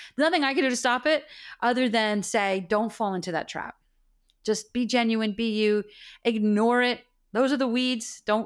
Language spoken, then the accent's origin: English; New Jersey, United States; I'm from New Jersey. I talk 100 miles an hour.